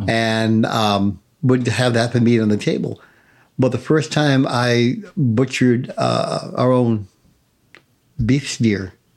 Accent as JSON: {"language": "English", "region": "Massachusetts", "country": "United States", "said": "And once he found out I was from Mass, man, we were like best buds."}